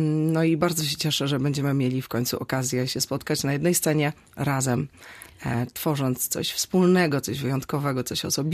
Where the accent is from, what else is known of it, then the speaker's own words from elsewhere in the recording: Świnoujście, West Pomeranian Voivodeship, Poland; wychowałam się w Świnoujściu. Mieszkałam tam do 19 roku życia